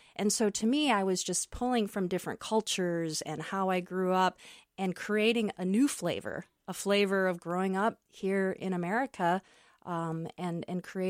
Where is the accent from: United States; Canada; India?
United States; Apple Valley, Minnesota; growing up in Apple Valley, Minnesota, which was at the time not as diverse as it is now, I grew up with kids eating bologna sandwiches and pizza as a special Friday cafeteria food.